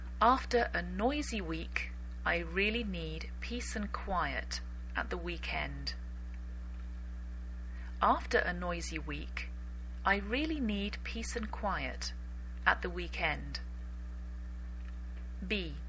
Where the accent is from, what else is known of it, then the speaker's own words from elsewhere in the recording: England, United Kingdom; I'm English, and I bring you A Cup of English twice a week